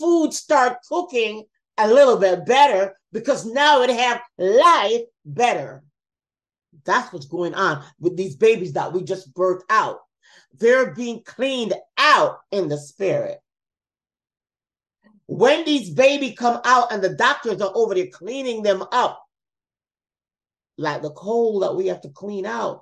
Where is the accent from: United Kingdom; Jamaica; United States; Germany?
Jamaica; The country where I'm from Jamaica.